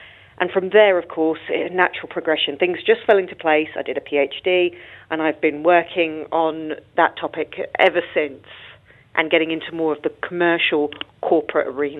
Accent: United Kingdom; now in New Zealand; So I came from the UK, as you can tell from my accent. And when I came to New Zealand, I decided to undertake a Master's of International Studies.

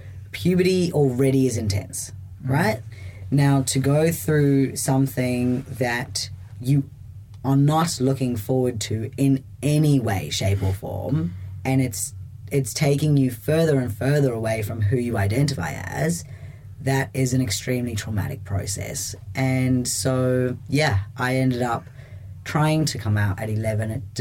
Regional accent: South Africa; born there; I was born in South Africa. I had an extremely Christian family and religious family

